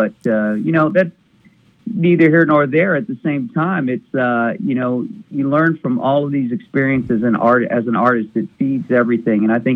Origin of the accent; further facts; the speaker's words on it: Houston, Texas, United States; now in Nashville, United States; Yes, sir. I was born and raised in Houston, Texas.